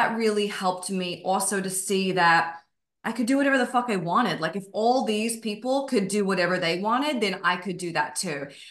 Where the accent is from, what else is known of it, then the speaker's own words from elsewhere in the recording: New Zealand; And I was from New Zealand. I'd never really experienced much outside of New Zealand.